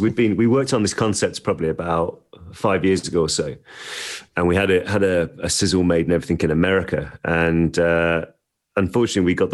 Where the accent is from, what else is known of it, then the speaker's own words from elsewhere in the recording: Birmingham, West Midlands, United Kingdom; So I grew up in North Birmingham.